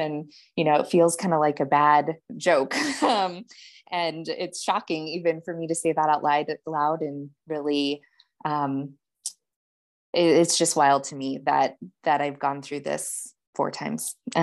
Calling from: Missoula, Montana, United States; I'm joining from Missoula, Montana.

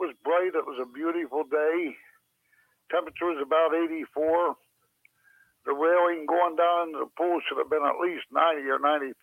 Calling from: Deep Creek, Florida, United States; from Deep Creek, Florida.

